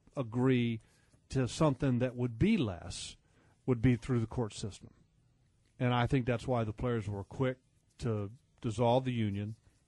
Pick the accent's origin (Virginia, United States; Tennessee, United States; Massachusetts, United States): Virginia, United States; Sterling; Billy was a good friend of mine at Parkview High School where we grew up in Sterling, Virginia.